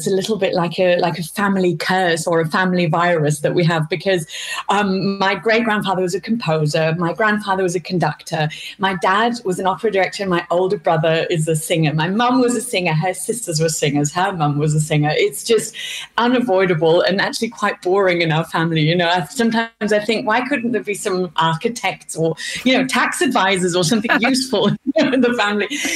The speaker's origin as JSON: {"language": "English", "region": "Vienna", "country": "Austria", "tie": "born or raised there", "also_born_or_lived": "Berlin, Germany", "said": "general influences that I had growing up in Vienna and Berlin."}